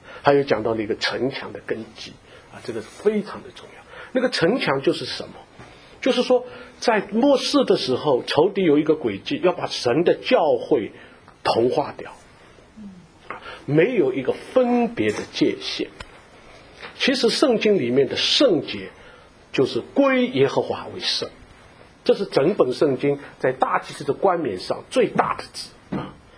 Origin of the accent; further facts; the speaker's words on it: Shanghai, China; 我们上海人叫白糖砒霜